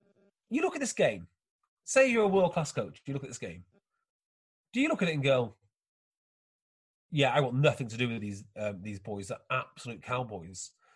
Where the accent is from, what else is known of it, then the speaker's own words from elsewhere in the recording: Wales, United Kingdom; As many Welsh fans did, we felt that we were in the clear. And Colne Bay's got quite a lot of English people. And at the time, I was a little bit more attached to my Welsh identity than I am now.